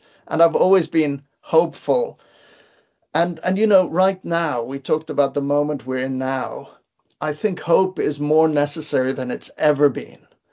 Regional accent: Beirut, Beirut Governorate, Lebanon; I grew up in Beirut, Lebanon. You know, the time that I was growing up there, it was a war zone.

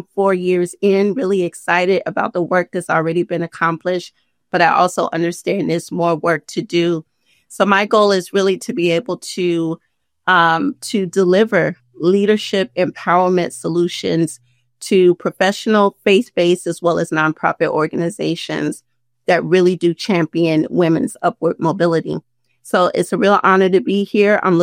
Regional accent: North Carolina, United States; I am a native from North Carolina. I was educated here in the state of North Carolina

